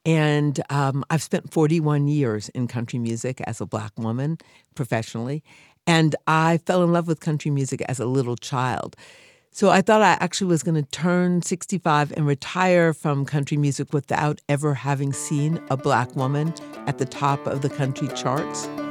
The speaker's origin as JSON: {"language": "English", "town": "Detroit", "region": "Michigan", "country": "United States", "tie": "born there", "said": "Well, I was born in Detroit City in May 4th of 1959. I was born the same year that Motown Records was born in Detroit."}